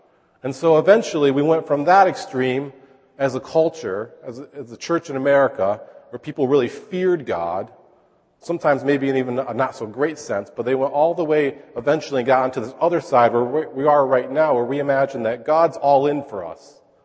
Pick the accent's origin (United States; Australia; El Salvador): United States; New York; No, I grew up in New York, and where I come from, most people are Giants and Yankees fans.